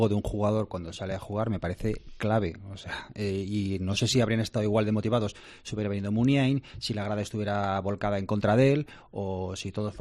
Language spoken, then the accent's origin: Spanish; Navarre, Spain; como soy navarro